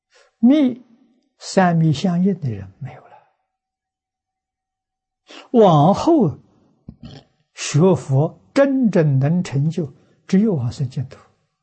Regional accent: China; 怀让禅师这是六祖的下一代，他是第八代，我们中国人一般讲六祖的徒孙

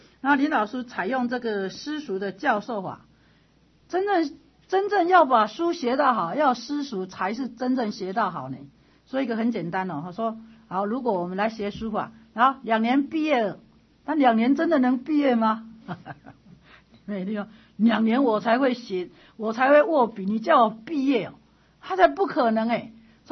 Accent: Taiwan; 日本人啊不给中国他们我们台湾人念那个古书啊

